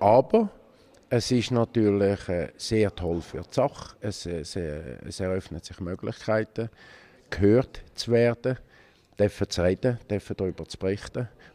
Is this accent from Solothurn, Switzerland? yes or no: no; Hergiswil, Nidwalden, Switzerland; Zergiswil. Meine Heimatgemeinde, dort haben wir auch noch.